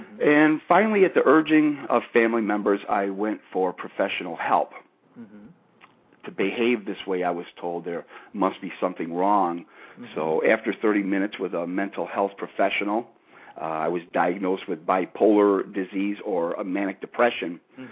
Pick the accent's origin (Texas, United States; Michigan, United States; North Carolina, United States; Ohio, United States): Michigan, United States; Detroit; Well, Johnny, I grew up on the east side of Detroit, Michigan, in a group of smaller communities called the Gross Points.